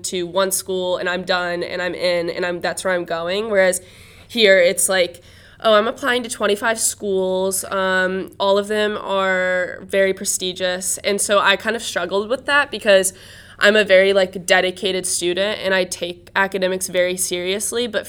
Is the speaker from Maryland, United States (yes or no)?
no; Kentucky, United States; because I'm originally from Kentucky, and the college ideal is very, very different there.